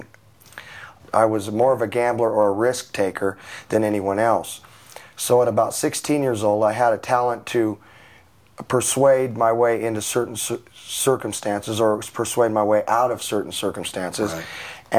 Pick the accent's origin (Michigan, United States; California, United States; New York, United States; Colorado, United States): Colorado, United States; Denver; Well, I was raised in Denver, Colorado.